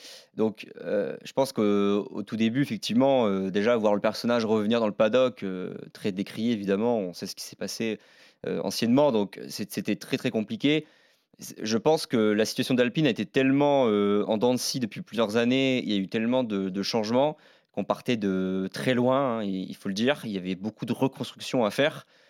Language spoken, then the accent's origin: French; France; même en tant que supporter, en tant que Français